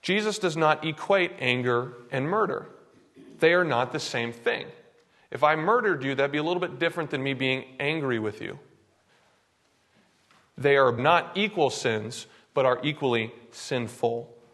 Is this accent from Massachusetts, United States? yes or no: yes; Boston, Massachusetts, United States; I was familiar with him because he played for my hometown team, the Boston Red Sox.